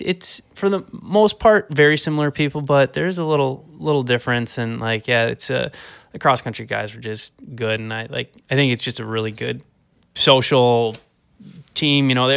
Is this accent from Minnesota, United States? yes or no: yes; Richfield, Minnesota, United States; I grew up in the cities. So I grew up at Richfield, but essentially just a block from Minneapolis.